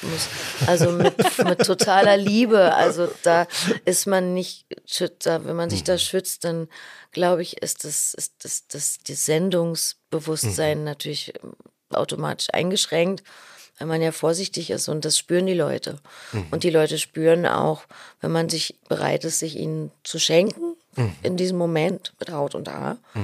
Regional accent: Berlin, Germany; Was ich aber auch gleichzeitig als Berliner natürlich auch doch trotzdem ein Stück weit nachfühlen kann

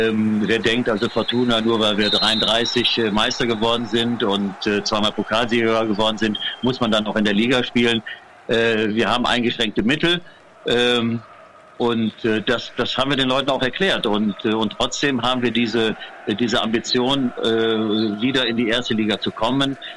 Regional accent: Düsseldorf, North Rhine-Westphalia, Germany; Ich bin Düsseldorfer Sohn

